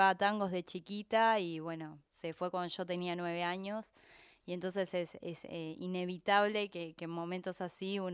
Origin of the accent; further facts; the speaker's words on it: Haedo, Buenos Aires Province, Argentina; Pero, soy de Aedo.